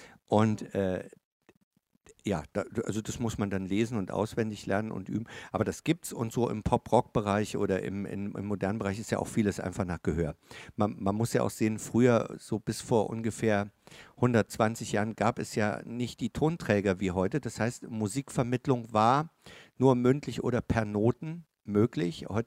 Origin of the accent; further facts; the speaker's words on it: Chemnitz, Saxony, Germany; ich komme ja aus Chemnitz, das liegt so am Rand des Erzgebirges